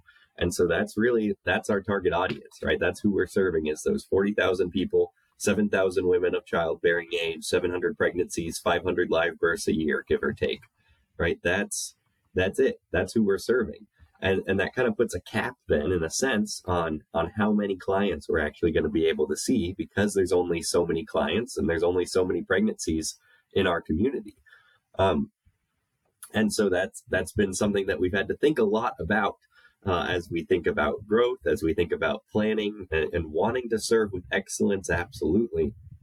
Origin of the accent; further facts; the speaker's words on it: Tacoma, Washington, United States; now in Hillsdale, United States; Although originally I grew up in the Pacific Northwest, in Tacoma, Washington, and came here for college.